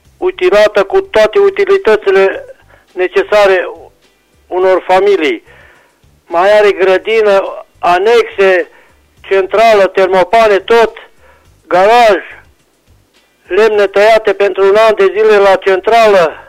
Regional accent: Reșița, Caraș-Severin, Romania; de la Reșița, din cartierul Cuptoare

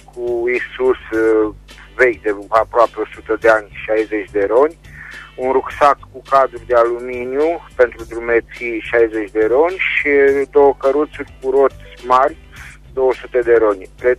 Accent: Reșița, Caraș-Severin, Romania; din Reșița

